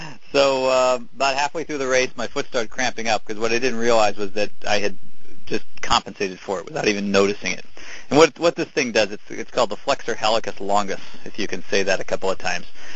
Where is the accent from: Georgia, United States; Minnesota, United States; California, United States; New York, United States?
New York, United States; Endicott; not too far from where I grew up in Endicott, Binghamton area